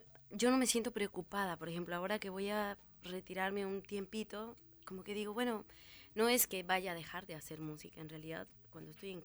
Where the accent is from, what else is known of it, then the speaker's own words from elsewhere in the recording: Veracruz, Mexico; voy a cantar para ustedes una canción que hice justamente para Veracruz, para mi tierra veracruzana